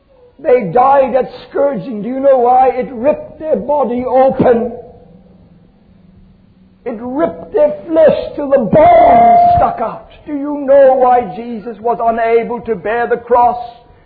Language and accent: English; South Africa; He said to me, What are you doing here in Jerusalem? When he heard I was from South Africa.